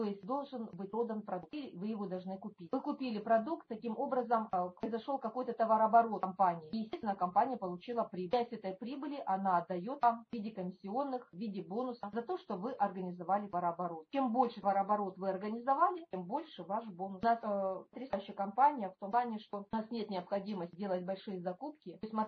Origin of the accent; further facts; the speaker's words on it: Primorsky Krai, Russia; К сожалению, мы с Приморья не смогли выехать, хотя всей душой там находимся.